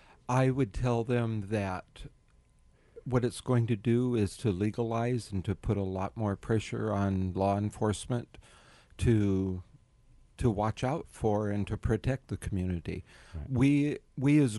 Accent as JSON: {"language": "English", "town": "Shelton", "country": "United States", "tie": "born or raised there", "said": "I was born and raised in Shelton."}